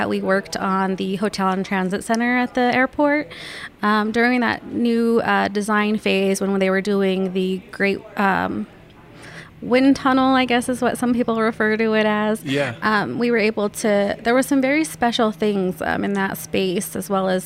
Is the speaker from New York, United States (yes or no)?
no; Westminster, Colorado, United States; Yep. I grew up in Westminster.